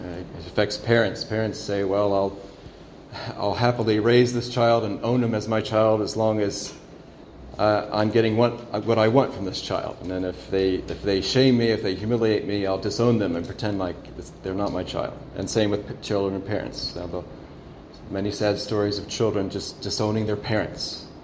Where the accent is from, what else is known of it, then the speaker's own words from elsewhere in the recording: United States; not just because I'm an American, but because the data is so extensive